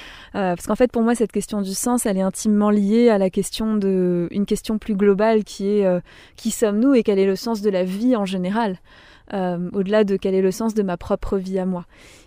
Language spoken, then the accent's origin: French; Grand Est, France; marcher de la maison où j'ai grandi en fait en Alsace, sans trop savoir où ça me mènera